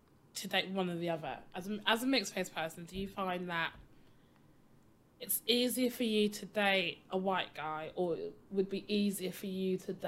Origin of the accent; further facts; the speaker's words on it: Hackney, London, United Kingdom; I grew up in Hackney, you know, I'm a Londoner through and through